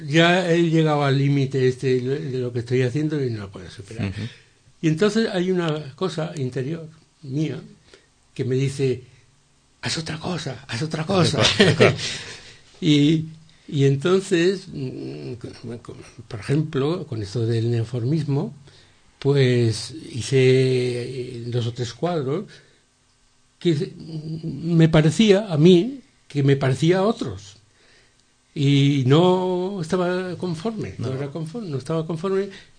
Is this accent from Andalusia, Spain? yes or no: no; Aragon, Spain; como aragonés, que soy un poco tozudo, ¿no? Como tenemos fama.